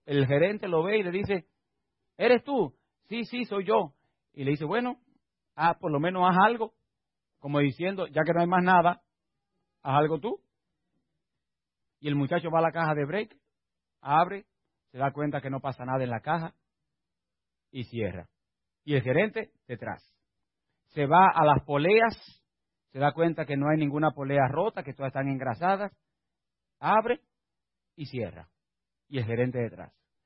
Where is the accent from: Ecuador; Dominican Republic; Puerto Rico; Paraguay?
Dominican Republic; Ahí en mi país, en República Dominicana